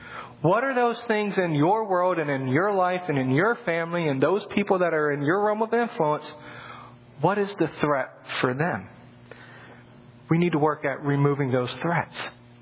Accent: Washington, D.C. area, United States; I grew up listening to rap music. I grew up outside Washington, D.C. Rap and go-go music was all I know, or all I knew.

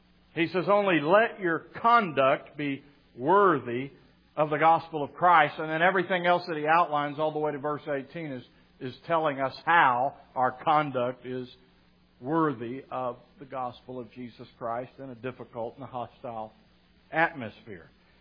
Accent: Texas, United States; Kind of like being a Texan, you know. We're kind of proud of where we're from, right? Don't mess with Texas, right? You can come here and visit, but, you know, leave.

